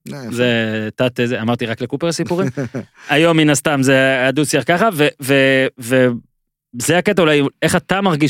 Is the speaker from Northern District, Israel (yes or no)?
yes; Northern District, Israel; גם אני מהצפון